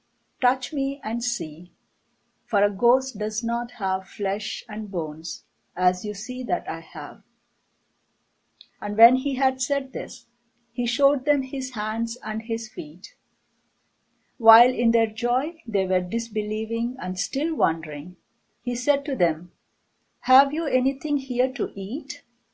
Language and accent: English; Delhi, India; English is a second language